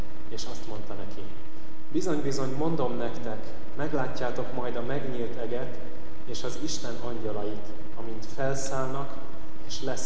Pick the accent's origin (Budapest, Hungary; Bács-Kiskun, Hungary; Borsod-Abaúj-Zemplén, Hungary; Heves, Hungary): Budapest, Hungary; amikor mi Újpesten laktunk, gyerekkorom nagy részét Újpesten éltem, és hát ugye egyre inkább bővült Káposztás megyer.